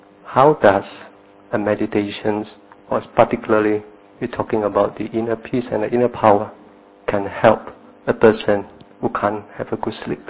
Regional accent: Malaysia; English is a second language; from Malaysia.

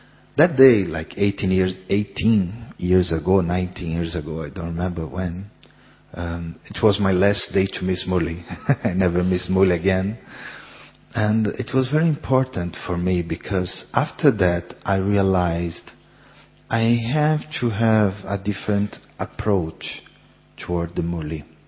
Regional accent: Colombia; English is a second language; I am from Colombia.

